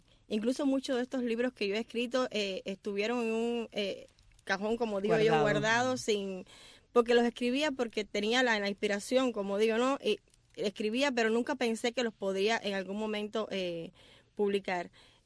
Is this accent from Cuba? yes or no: yes; Cuba; porque yo soy educadora de Cuba